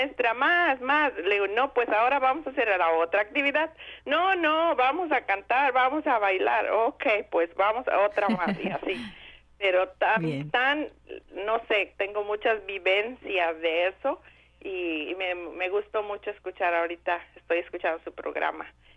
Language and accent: Spanish; Mexico; moved away as an adult; now in United States; cuando yo vine de México a trabajar acá. En México soy maestra de educación primaria y vine acá a los Estados Unidos